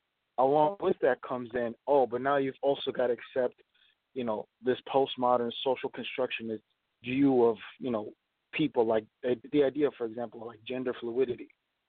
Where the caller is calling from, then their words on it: Minneapolis, Minnesota, United States; I'm calling from Minneapolis.